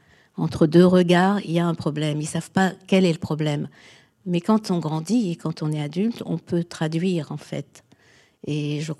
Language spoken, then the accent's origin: French; France; Est-ce que je suis étrangère, moi qui suis née dans ce pays, qui ai grandi dans ce pays? Bon, évidemment, je suis française, mais j'ai l'impression d'être aussi... Il y a une part de moi qui est vraiment ancrée en Tunisie, puisque mes parents sont là aussi depuis des siècles